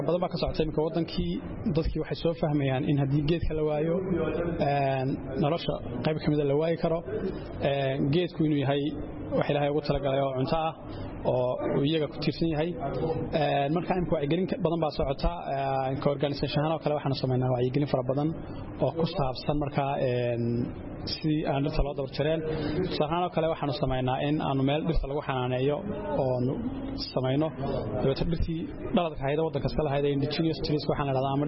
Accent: Somaliland, Somalia; waxaan ka socdaa Somaliland

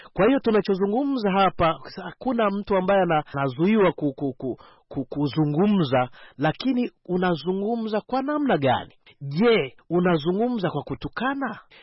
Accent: Tanzania; Mimi ni Mtanzania.

